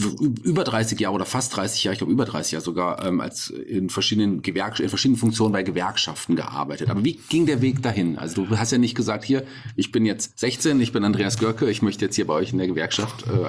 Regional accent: Fulda, Hesse, Germany; born there; also born or lived in Berlin; Also ich bin ja auch gebürtiger Fuldaer, bin auch mal weggezogen, aber ich bin zurück nach Fulda gekommen damals.

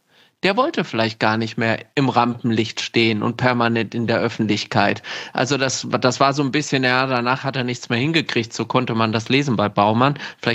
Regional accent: Gelnhausen, Hesse, Germany; ich komme aus Gelnhausen und kennst du das?

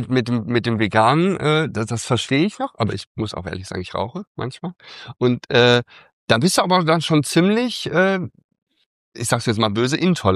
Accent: Cologne, North Rhine-Westphalia, Germany; Ich komme ja aus Köln, okay.

